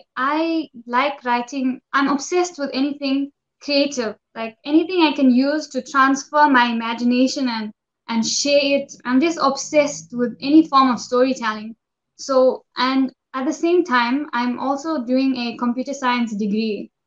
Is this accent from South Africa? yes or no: yes; Durban, KwaZulu-Natal, South Africa; I'm from South Africa.